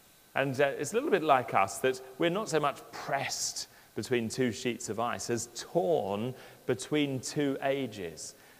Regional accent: England, United Kingdom; We normally end up supporting South Africa because, being English, we like the underdogs. So that's being English anyway.

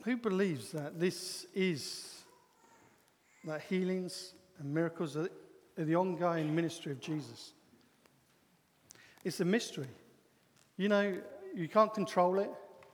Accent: England, United Kingdom; Many of us are too British and we're too English

